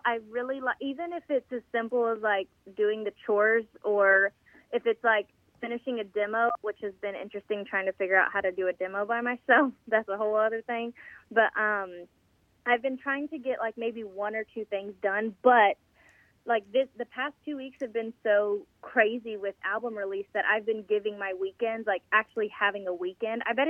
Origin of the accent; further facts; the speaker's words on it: Texas, United States; I actually was fluent as a child growing up in Texas, like South Texas.